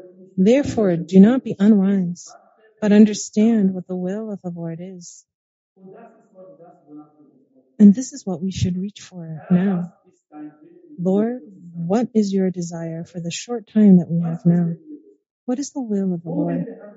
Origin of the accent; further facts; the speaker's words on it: Turkey; English is a second language; because where I come from the Turkey, we lived in a little town, and there we didn't even have running water.